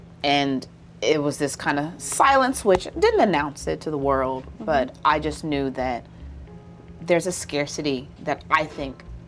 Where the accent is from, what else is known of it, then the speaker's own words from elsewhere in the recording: the South, United States; So I grew up in the South, and what's interesting about Southern black folks and black women in particular is that the strip club world